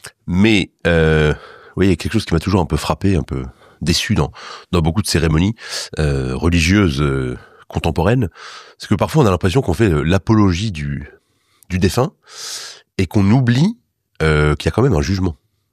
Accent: Erquy, Brittany, France; chez nous en Bretagne, à Erquy.

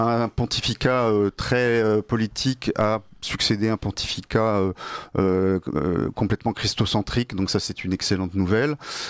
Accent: Normandy, France; Je le dis d'autant plus gentil que je suis normand moi-même.

